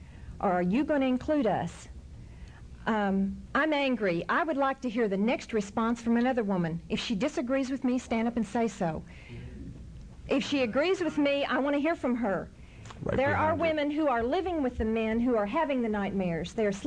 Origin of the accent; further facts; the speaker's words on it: Temple, Texas, United States; I'm from Temple.